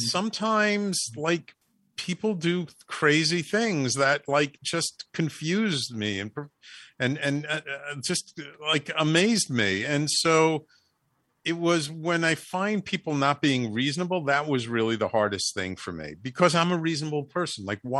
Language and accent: English; The Bronx, New York, United States; I'm from the Bronx, you know, I kind of say things plainly